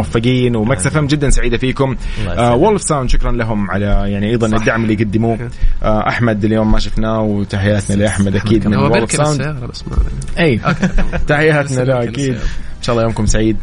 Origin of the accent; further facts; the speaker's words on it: Saudi Arabia; انا نحن من السعوديه